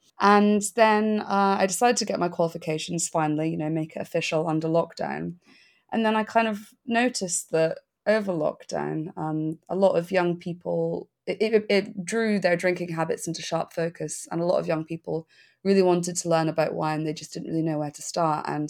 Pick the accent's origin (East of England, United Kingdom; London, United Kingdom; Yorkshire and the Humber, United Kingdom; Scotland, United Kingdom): Scotland, United Kingdom; my parents both, growing up, both didn't drink, which is like pretty interesting for saying that I am Scottish. So grew up in like a relatively teetotal household.